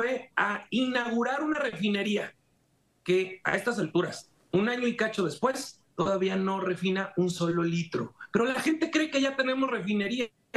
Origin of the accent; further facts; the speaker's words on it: Mexico; soy mexicano.